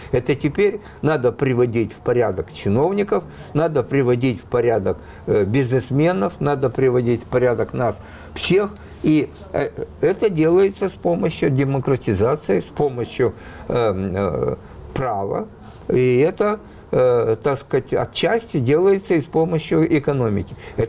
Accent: Odesa, Odesa Oblast, Ukraine; То есть я, как вам сказать, я же человек из Одессы.

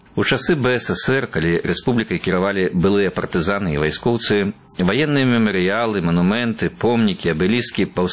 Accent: Brest Region, Belarus; Мая родная вёска ў Камянецкім раёне. Я ўжо пенсіянер. Зараз хата, у якой я некалі нарадзіўся, стала для мяне лецішчам. Там і праводжу цёплую пару года.

